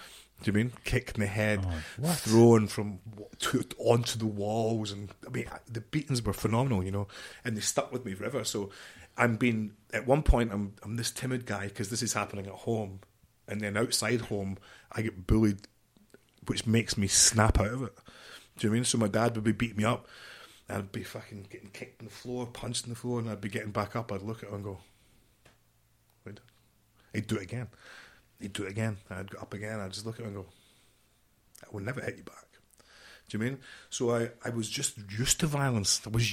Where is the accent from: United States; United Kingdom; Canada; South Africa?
United Kingdom; Scotland; I'm from Scotland, just outside Glasgow, so it was the 80s